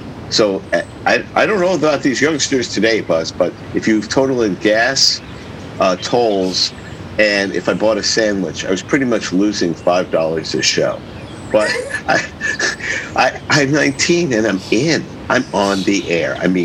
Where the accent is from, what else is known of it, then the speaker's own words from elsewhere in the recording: Brooklyn, New York, United States; Yeah, you know, born and raised in Brooklyn, and very quickly, I high school, poly prep in Brooklyn